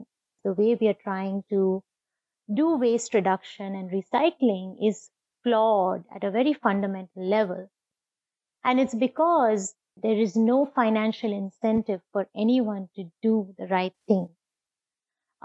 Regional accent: Mumbai, Maharashtra, India; now in San Diego, United States; I'm a city girl. I grew up in Mumbai, lived in skyscrapers, have nothing to do with farms or land.

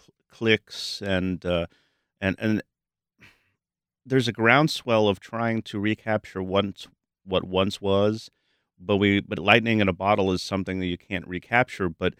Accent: New York, United States; now in Jacksonville, United States; My dad's a filmmaker, and I grew up in New York, and I watched him do film growing up. And when I moved to Jacksonville in Orange Park, Jacksonville in 2004

